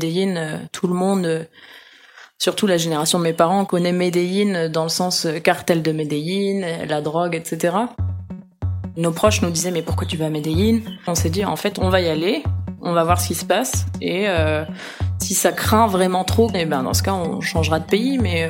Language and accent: French; Brittany, France; Moi, je suis bretonne